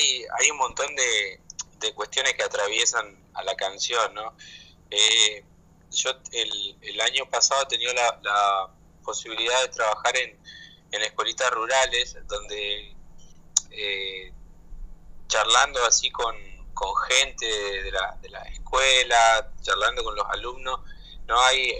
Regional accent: Patagonia, Argentina; habla muchísimo de nuestra historia como patagónico y también como argentinos.

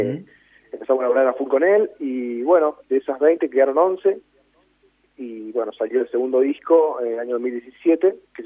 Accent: San Francisco, Córdoba, Argentina; acá, como bien decías vos, somos de San Francisco

